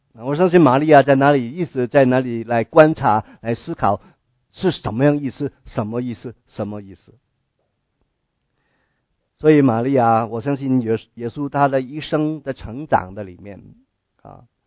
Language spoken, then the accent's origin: Chinese; China; 那很多人呢特别我们中国人很喜欢去看相了，算命了